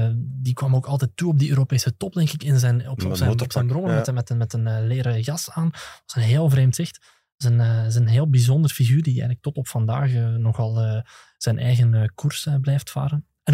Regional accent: Greece; In mijn vaderland, in Griekenland

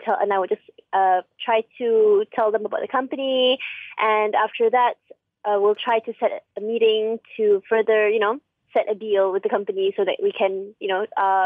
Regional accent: Shah Alam, Selangor, Malaysia; And I am actually from Shah Alam, and I'm a full-time student.

